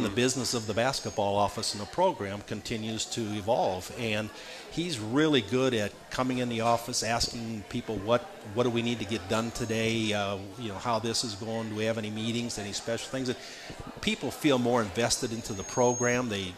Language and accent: English; Minnesota, United States; I'm from Minnesota, went to college at a small state school in Minnesota called Southwest State University.